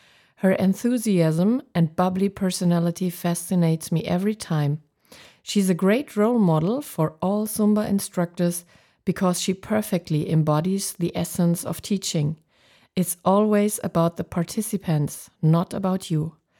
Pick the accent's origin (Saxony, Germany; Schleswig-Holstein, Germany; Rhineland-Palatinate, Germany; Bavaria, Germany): Schleswig-Holstein, Germany; Pinneberg; In 2017, I invited her to my hometown Pinneberg for the first time, and in 2018, she joined me in the mine.